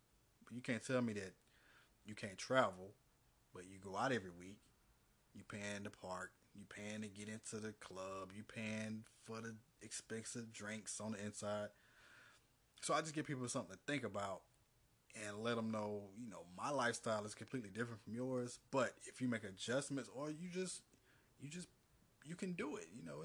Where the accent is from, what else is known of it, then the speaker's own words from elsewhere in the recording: Georgia, United States; I said, oh, I'm from Georgia. So he chuckled. He said, no, where you really from? I said, yeah, I'm from Georgia.